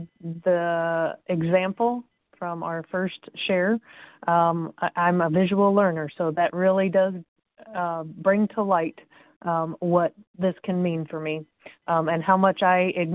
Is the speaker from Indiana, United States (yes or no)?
yes; Indiana, United States; Good morning, and … I am from Indiana